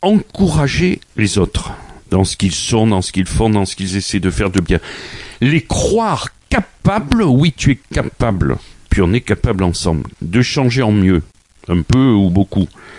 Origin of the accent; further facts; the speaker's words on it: Brive-la-Gaillarde, Nouvelle-Aquitaine, France; also born or lived in Toulouse / Limoges; Alors après mon enfance, mon adolescence à Brive, j'ai fait mes études universitaires à Toulouse, puis j'ai vécu à Limoges.